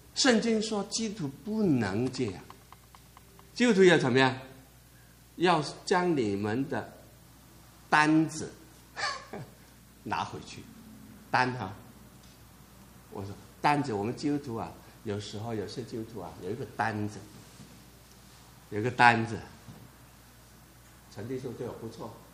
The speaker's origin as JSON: {"language": "Chinese", "country": "Hong Kong", "said": "所以大家听我口音或者知道我背景，知道我从香港来"}